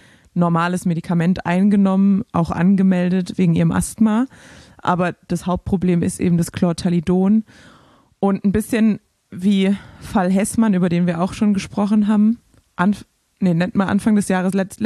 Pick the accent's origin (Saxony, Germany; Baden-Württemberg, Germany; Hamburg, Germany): Baden-Württemberg, Germany; ich bin Schwabe